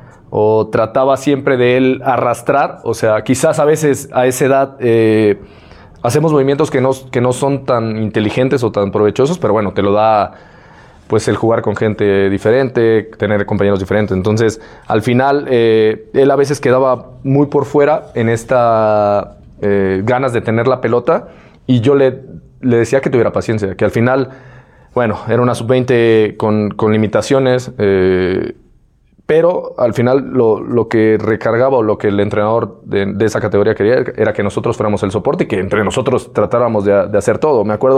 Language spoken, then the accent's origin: Spanish; Mexico; Creo que como mexicanos en un equipo así